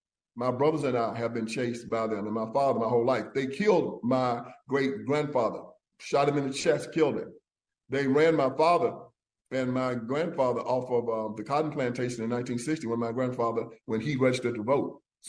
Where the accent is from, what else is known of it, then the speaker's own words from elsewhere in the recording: Brownsville, Tennessee, United States; Yeah, to give you some context, I was raised in Brownsville, Tennessee. I was born on a cotton plantation. My father was a sharecropper.